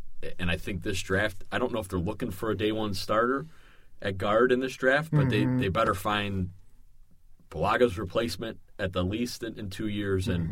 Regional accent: Chicago, Illinois, United States; I mean, he's from my hometown. Oh, is that right? South side of Chicago.

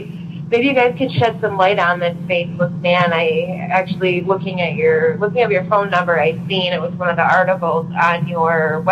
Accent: Michigan, United States; I'm from Michigan.

